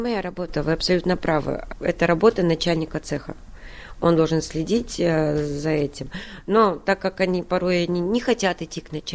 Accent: Kara-Balta, Chüy Region, Kyrgyzstan; только не в России, а в городе Карабалта. Это бывшая Киргизская ССР. Я родилась и выросла там в Советском Союзе.

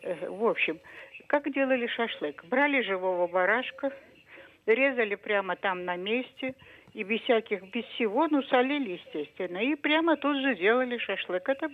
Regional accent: Armenia; now in Saint Petersburg, Russia; Мне много лет, уже больше 70, но сама я из Армении, сейчас живу в Питере.

